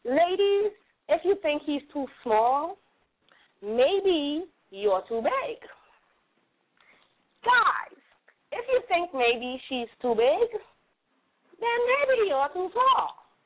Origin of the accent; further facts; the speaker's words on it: Trinidad & Tobago; So I would love to read this in like a Jamaican accent, but I'm Trinidadian, and it ain't going to work too well.